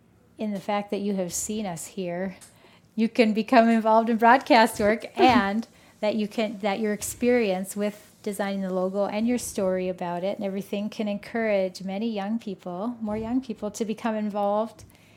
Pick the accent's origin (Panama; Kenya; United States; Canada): Canada; we are from Canada.